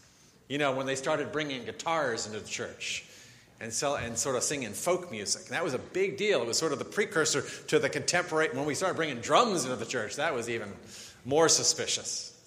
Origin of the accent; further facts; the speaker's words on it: Pennsylvania, United States; We grew up outside of the Philadelphia area together